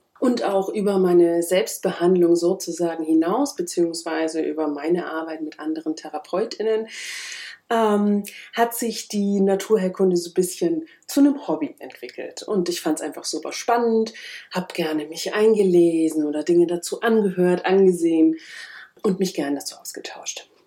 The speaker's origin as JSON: {"language": "German", "region": "Bavaria", "country": "Germany", "tie": "born there", "lives_now": "Berlin, Germany", "said": "Ich bin 1985 in Oberfranken geboren und lebe inzwischen in Kaulsdorf, Berlin."}